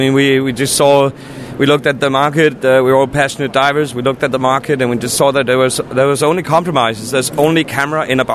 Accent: Copenhagen, Capital Region of Denmark, Denmark; I'm from Copenhagen, Denmark.

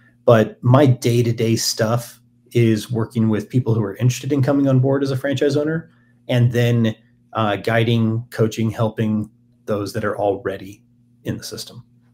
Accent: Washington, United States; So we grew up in Washington State, just north of Seattle.

